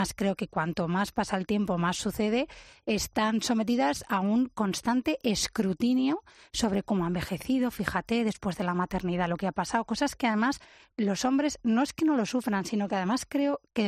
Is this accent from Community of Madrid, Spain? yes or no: yes; Madrid, Community of Madrid, Spain; y yo soy de Madrid pero lo veo así